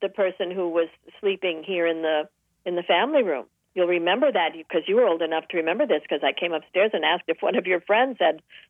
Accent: Chicago, Illinois, United States; now in Rye, United States; And I said, well, you know, I'm from Chicago.

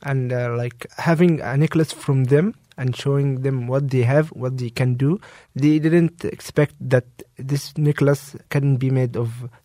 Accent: Cairo, Cairo Governorate, Egypt; They are welcoming for non-American people like me. So everyone was excited to know more about Cairo, where are you from, what the main differences between Cairo

